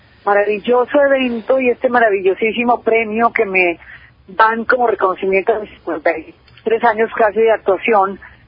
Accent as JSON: {"language": "Spanish", "town": "San Gil", "region": "Santander", "country": "Colombia", "tie": "born there", "said": "yo nací en San Gil, prácticamente no viví nada en San Gil"}